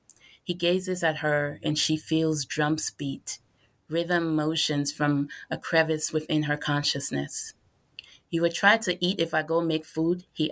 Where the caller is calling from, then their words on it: Carlisle, Pennsylvania, United States; I am currently calling from Carlisle, Pennsylvania